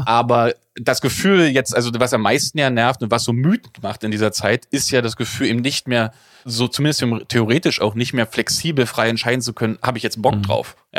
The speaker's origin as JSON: {"language": "German", "town": "Frankfurt", "region": "Brandenburg", "country": "Germany", "tie": "born there", "said": "Also, natürlich, ich bin geboren in Frankfurt-Oder."}